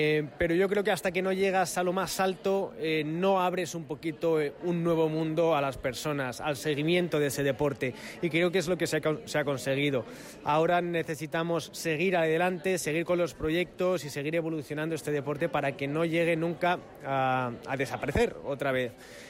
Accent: Madrid, Community of Madrid, Spain; como madrileño siempre he sentido el apoyo de mi gente, sobre todo de la gente de mi ciudad

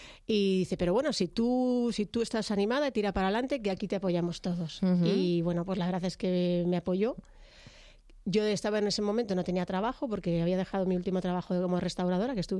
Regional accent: El Molar, Community of Madrid, Spain; born there; No, nací en el Molar, pero me casé con un molareño y allí vivimos.

